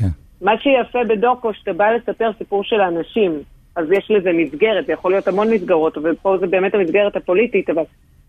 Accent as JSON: {"language": "Hebrew", "town": "Tel Aviv", "region": "Tel Aviv District", "country": "Israel", "lives_now": "Tiberias, Israel", "said": "אני באה מתל אביב, אז אני יכולה להגיד בועה תל אביב"}